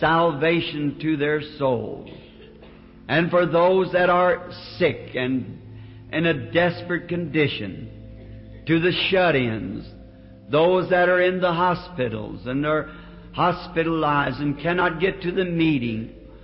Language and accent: English; the South, United States; I'm a Southerner, and it's supper to me.